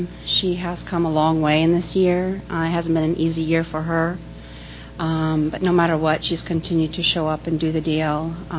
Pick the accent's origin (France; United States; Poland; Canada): Poland; I am originally from Europe. I'm originally from Poland, and my parents were political refugees fleeing communism.